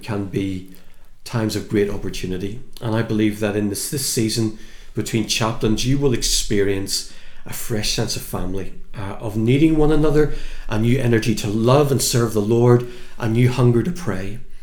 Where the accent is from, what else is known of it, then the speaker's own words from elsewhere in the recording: Ireland; Now, as an Irishman, that's completely lost on me.